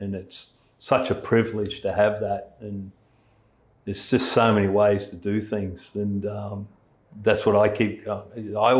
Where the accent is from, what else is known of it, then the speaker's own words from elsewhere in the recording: Melbourne, Victoria, Australia; And I'm the guy from Melbourne on staff, yeah.